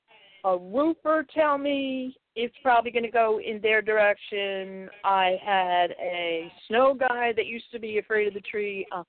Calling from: Connecticut, United States; I'm calling you from Connecticut.

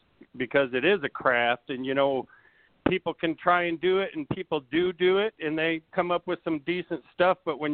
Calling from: Big Rapids, Michigan, United States; I'm calling from Big Rapids, Michigan.

